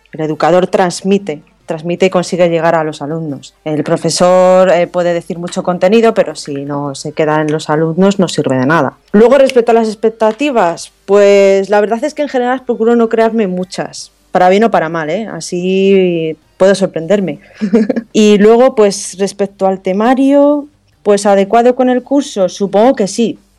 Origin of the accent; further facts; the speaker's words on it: Zaragoza, Aragon, Spain; También he opositado para ser profesora en Zaragoza, que es mi ciudad natal